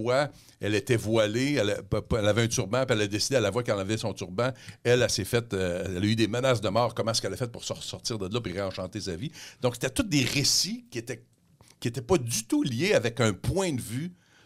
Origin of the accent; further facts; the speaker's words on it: Quebec, Canada; accent: Québécois; j'avais pas changé grand-chose de mon accent québécois.